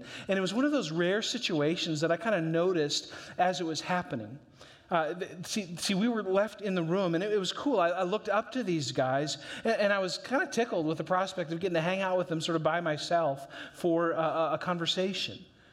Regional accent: North Dakota, United States; I think so anyway. I guess I'm from North Dakota.

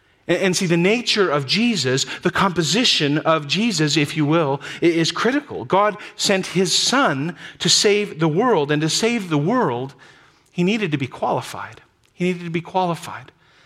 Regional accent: North Dakota, United States; I'm not from South Dakota. I'm from North Dakota.

